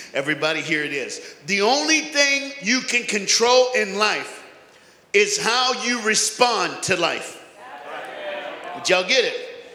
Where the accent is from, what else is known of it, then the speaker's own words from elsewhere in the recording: the South, United States; I'm black. I'm from the South, and I'm a preacher. You got a Southern black preacher, all right?